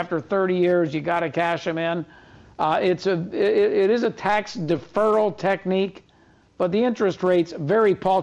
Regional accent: Philadelphia, Pennsylvania, United States; I grew up in Philadelphia, but I used to, back in the day, take the red eye to Philly

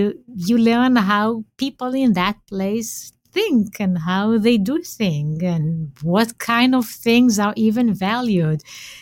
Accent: Israel; growing up in Israel, I had a military service that was required.

